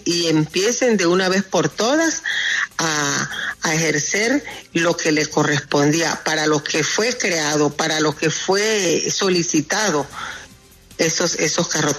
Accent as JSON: {"language": "Spanish", "country": "Colombia", "said": "como ciudadanos colombianos al cual tenemos derecho"}